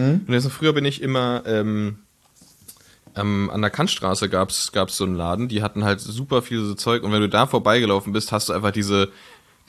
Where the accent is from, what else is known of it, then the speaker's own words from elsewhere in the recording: Berlin, Germany; ich bin ja in Frohnau aufgewachsen, in Reinickendorf.